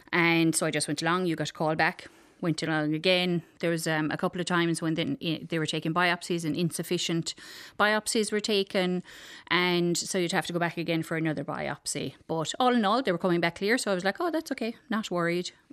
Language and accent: English; Cadorglan, Munster, Ireland; Cadorglan, County Kerry.